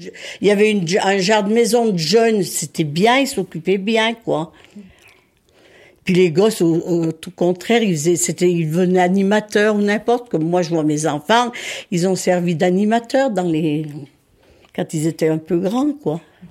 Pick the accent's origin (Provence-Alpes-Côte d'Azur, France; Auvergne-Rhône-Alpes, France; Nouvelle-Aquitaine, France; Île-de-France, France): Auvergne-Rhône-Alpes, France; Voiron; Je suis d'ici. On est de Voiron, nous.